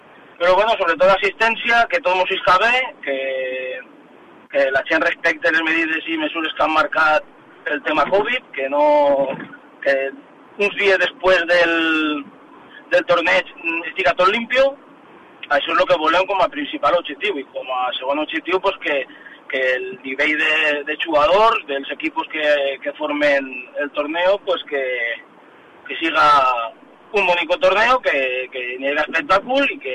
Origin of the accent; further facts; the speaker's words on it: Villarreal, Valencian Community, Spain; la junta directiva som els quatre de Villarreal, encara que estem a tope en l'Ajuntament d'Alqueries